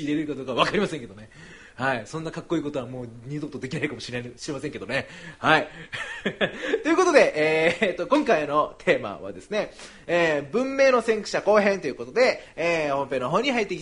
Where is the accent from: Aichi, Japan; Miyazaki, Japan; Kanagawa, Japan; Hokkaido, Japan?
Miyazaki, Japan; 江戸っ子ですから私、はい、宮崎出身ですけど江戸っ子ですから